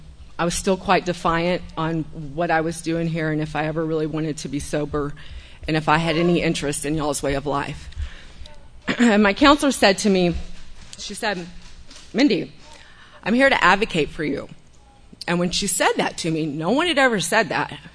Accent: Dallas, Texas, United States; now in Austin, United States; I am from Dallas, so I went back to Dallas, and I kind of gathered my things and decided I was going to move down here to Austin.

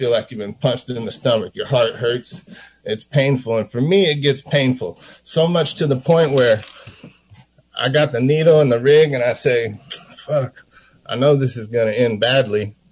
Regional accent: Austin, Texas, United States; I stepped out of the car, the same house I grew up in Travis Heights

